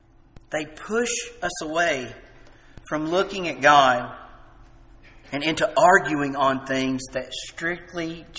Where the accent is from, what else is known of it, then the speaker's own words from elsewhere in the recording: Tennessee, United States; I'm from Jackson County, so I can talk about this. This isn't me talking about somebody else's hometown.